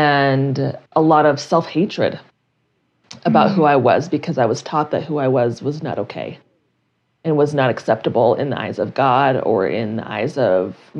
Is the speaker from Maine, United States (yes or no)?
no; Colorado Springs, Colorado, United States; I grew up in Colorado Springs.